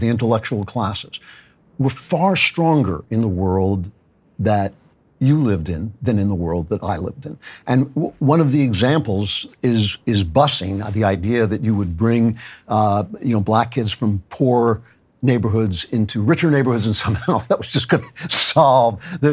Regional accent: Great Neck, New York, United States; I grew up in Great Neck

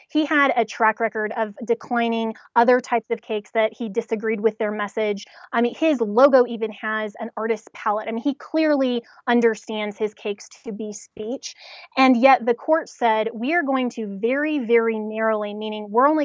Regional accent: Colorado, United States; I'm from Colorado

